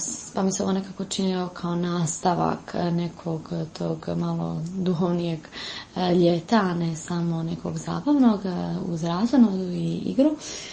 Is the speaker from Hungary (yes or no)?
no; Zagreb, City of Zagreb, Croatia; imam 18 godina, dolazim iz Zagreba, iz župe Svetog Ivana Apostola i Evanđelista Utrine.